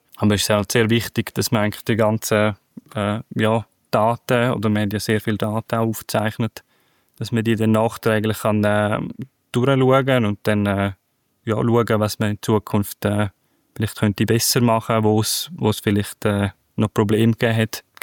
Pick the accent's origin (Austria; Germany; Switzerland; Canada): Switzerland; Graubünden; Zum Beispiel bin ich jetzt letztes Wochenende in meiner Heimat gewesen, in Engadin, über den Julierpass.